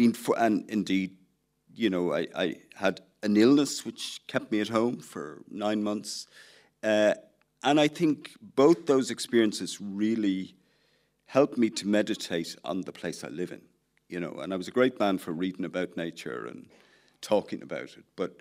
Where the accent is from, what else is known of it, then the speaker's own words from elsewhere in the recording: Dublin, Leinster, Ireland; now in Wicklow, Ireland; I grew up in Raglan Road in the central Dublin, which is iconic in a different way, but have lived most of my adult life, as I think a lot of artists, in Wicklow.